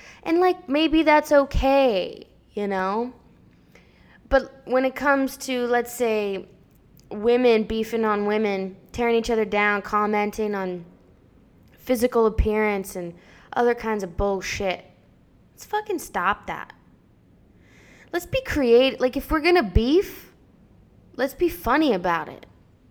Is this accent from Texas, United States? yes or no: yes; Texas, United States; I am from Texas. Did you know that most of the beef consumed in America is raised in Texas?